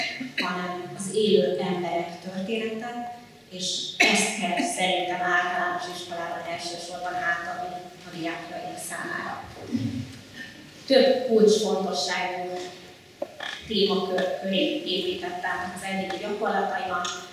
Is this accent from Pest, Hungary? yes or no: no; Komárom-Esztergom, Hungary; Én pont Fejér megye, Komárom Esztergom megye határáról, Gokorról származom.